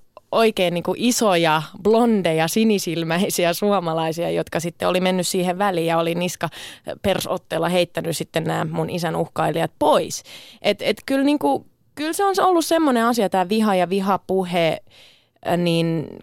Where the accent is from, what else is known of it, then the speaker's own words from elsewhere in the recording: Mikkeli, South Savo, Finland; born there; sinä yönä, kun mä synnyin Mikkelissä